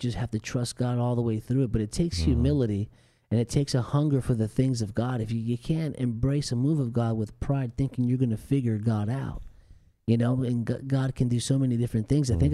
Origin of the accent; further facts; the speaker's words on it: New Jersey, United States; And I was Hispanic growing up in New Jersey